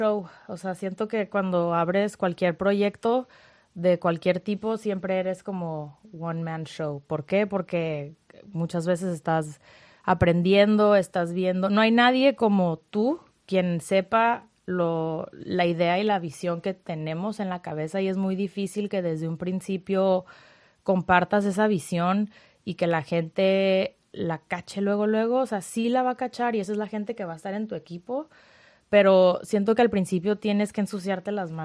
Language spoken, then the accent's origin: Spanish; Tijuana, Baja California, Mexico; also born or lived in San Diego, United States; vivo aquí en Tijuana desde hace 2 años. Soy de Tijuana, San Diego. Siempre digo que soy de los dos porque estuve literalmente mitad de mi vida en Tijuana y la otra mitad en San Diego y otra vez de vuelta en Tijuana.